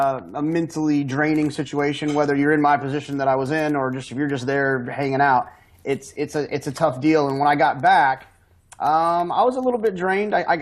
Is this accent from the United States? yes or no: yes; Euless, Texas, United States; now in Austin, United States; I'm actually in my hometown of Euless, Texas, right outside of Dallas.